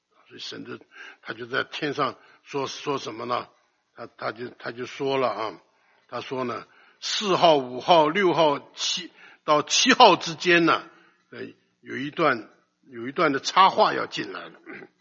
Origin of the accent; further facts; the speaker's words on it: China; 我们中国人也讲一种苦艾草啊